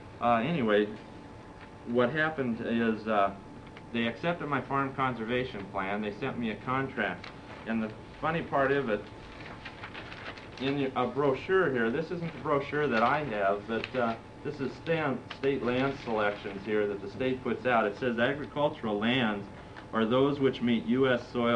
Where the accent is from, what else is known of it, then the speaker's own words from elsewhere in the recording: Gustavus, Alaska, United States; I'm from Gustavus.